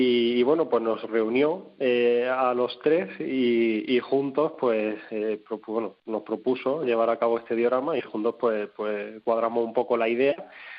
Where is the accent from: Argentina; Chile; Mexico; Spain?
Spain; Granada, Andalusia; now in Madrid, Spain; yo, pues bueno, que soy granadino, como decíais. Uh-huh. Y ahora vivo en Madrid